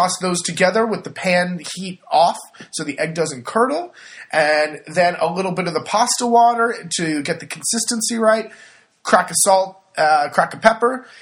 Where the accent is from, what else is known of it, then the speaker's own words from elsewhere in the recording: California, United States; I'm from California. You don't prepare for winter.